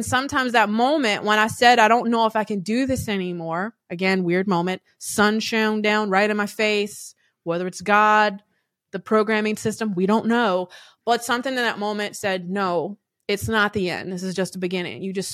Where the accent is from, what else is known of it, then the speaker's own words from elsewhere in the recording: Louisiana, United States; I hate that Southern ass term. I'm from Louisiana.